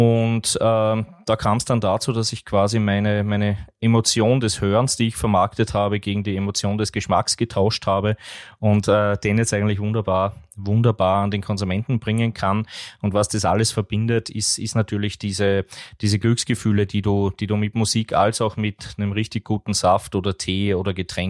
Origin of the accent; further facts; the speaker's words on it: Austria; Aus dem schönen Österreich, man hört es mir an, mit meinem Dialekt.